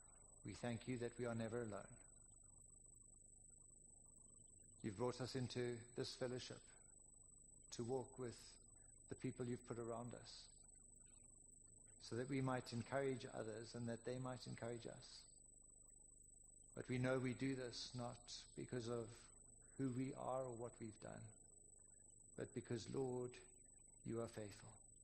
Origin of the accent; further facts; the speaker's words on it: South Africa; And the embarrassing part is, as a South African, you go in there and you go to your right